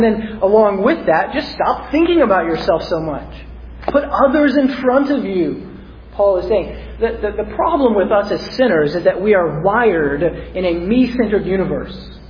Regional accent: the South, United States; We are in the South. I grew up in the South. I'm a Southerner by trade.

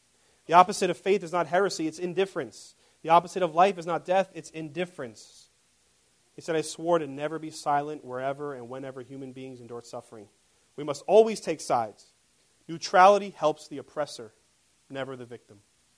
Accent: Bayonne, New Jersey, United States; growing up in Bayonne, I didn't see that too often, but a few houses down from me when I was living on Broadway

